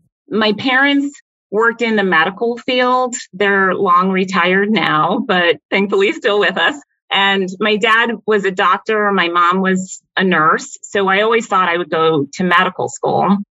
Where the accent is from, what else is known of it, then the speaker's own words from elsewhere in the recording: South Carolina, United States; Well, I grew up largely in South Carolina, where my dad is from, and I enjoyed growing up there. But by high school, I really wanted to leave the South.